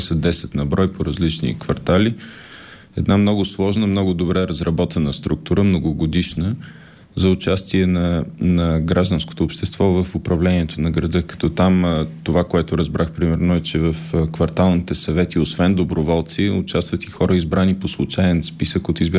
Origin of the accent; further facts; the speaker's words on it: Burgas, Burgas Province, Bulgaria; born there; now in Sofia, Bulgaria; Роден съм в Бургас, завършил немска езикова гимназия, след това 2 години в казармата и от тогава вече съм в София и по света.